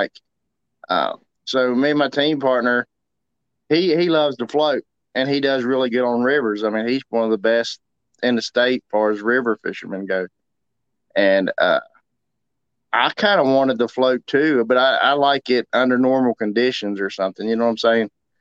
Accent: Pipestone, West Virginia, United States; from Pipestone, West Virginia, and I have catfish.

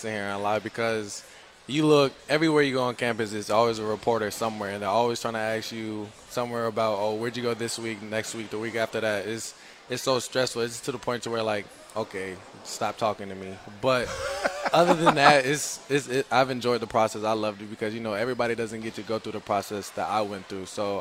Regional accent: Georgia, United States; In my opinion, I really never was like a true Georgia fan, even though I grew up in Georgia.

